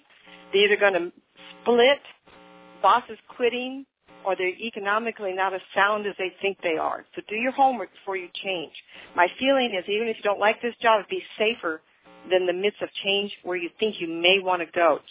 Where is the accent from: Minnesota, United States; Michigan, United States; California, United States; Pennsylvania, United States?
California, United States; now in Tucson, United States; I was raised in Northern California, worked my business there. Recently we've moved to Tucson, Arizona, and I still kept my 916 area code.